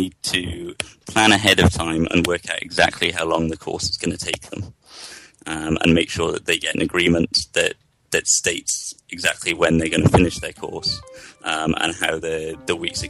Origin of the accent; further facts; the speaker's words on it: Swansea, Wales, United Kingdom; I am from Swansea in South Wales